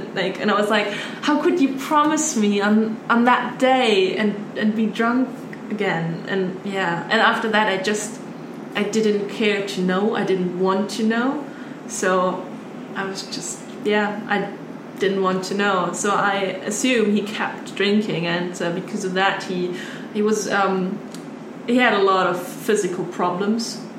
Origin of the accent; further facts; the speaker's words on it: Munich, Bavaria, Germany; I'm from Munich. We have the Oktoberfest. So, Bavaria itself has a huge drinking and beer tradition, right?